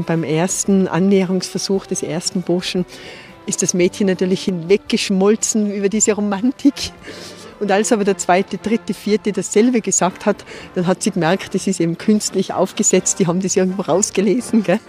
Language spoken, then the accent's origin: German; Tyrol, Austria; Skisport war bei uns in Tirol sehr beliebt.